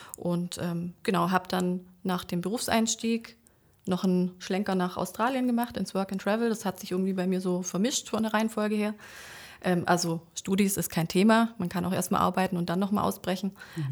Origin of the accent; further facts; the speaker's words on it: Baden-Württemberg, Germany; War nicht so sehr schwierig, ich komme ja aus der Ecke.